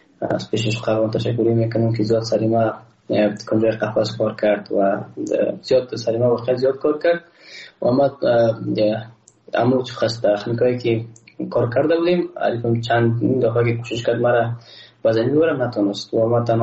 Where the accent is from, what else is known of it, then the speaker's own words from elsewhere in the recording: Afghanistan; ما تاجک نیستم احساس کردم ما روزبک پشتون نیستم ما یک افغان هستم